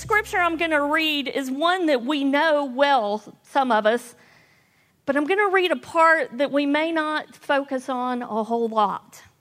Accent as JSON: {"language": "English", "region": "North Carolina", "country": "United States", "tie": "born or raised there", "said": "So I grew up in Western North Carolina, just outside of Asheville."}